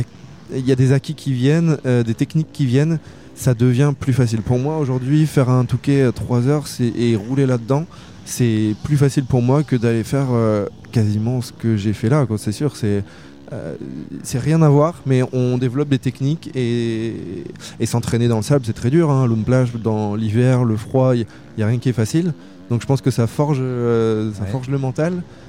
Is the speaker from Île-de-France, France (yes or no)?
no; Hauts-de-France, France; j'ai 31 ans, donc je suis un gars de la région. J'habite entre Boulogne et Saint-Omer. Je suis plutôt de la Côte d'Opale.